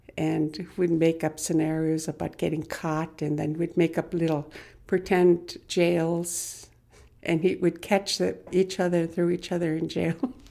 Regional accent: Bethel, United States; I was born and raised in Bethel. I was born in 1951

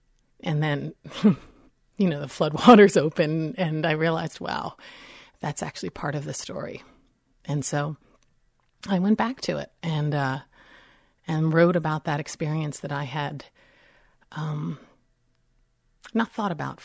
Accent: Washington, District of Columbia, United States; I'm from Washington, D.C. I was not a city slicker, but I was definitely not a Western girl

